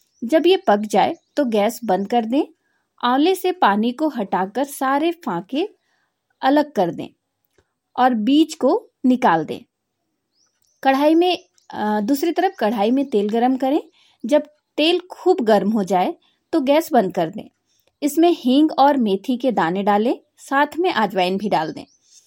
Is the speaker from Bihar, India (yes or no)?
no; Kairo, Jharkhand, India; और मैं लोहरदगा जिला के कैरो ब्लॉक की रहने वाली हूँ।